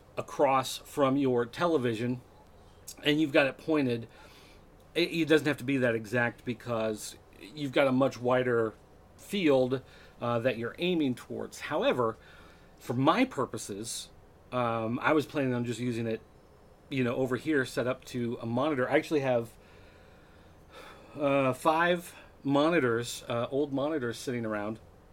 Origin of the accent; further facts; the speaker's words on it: United States; Well, no, I'm American, but whatever, I speak English.